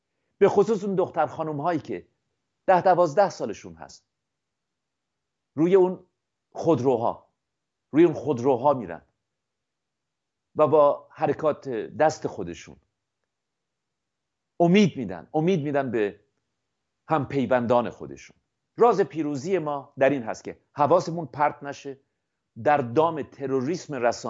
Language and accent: Persian; Iran; الان با سربلندی میگیم که من ایرانی هستم.